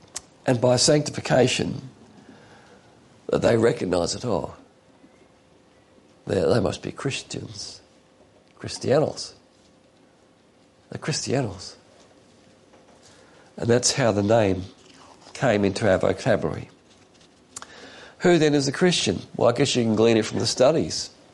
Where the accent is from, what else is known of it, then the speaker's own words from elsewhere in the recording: United States; these are some of the big independent Baptists which were doing so well when I was growing up in America